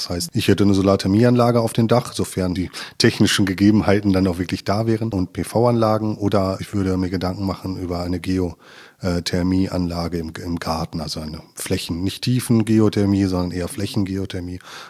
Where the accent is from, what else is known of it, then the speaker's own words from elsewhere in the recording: North Rhine-Westphalia, Germany; Also ich bin selber, komme ich ja nicht aus Lemgo oder aus Lippe. Ich bin aus dem Ruhrgebiet, quasi Westfale, halber Sauerländer. Das ist irgendwie so ein Grenzgebiet, wo ich aufgewachsen bin.